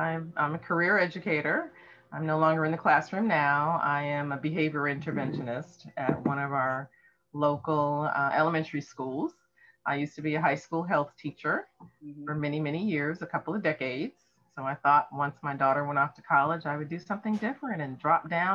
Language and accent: English; Rhode Island, United States; So I grew up in Rhode Island, but my family is from the South, Alabama and Florida.